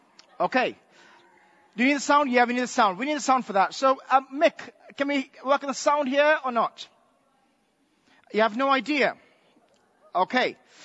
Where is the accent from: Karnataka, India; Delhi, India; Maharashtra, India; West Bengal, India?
Karnataka, India; Bangalore; Growing up in Bangalore, I used to watch these planes coming into Bangalore Airport, and I used to say, I really want to go on an aeroplane.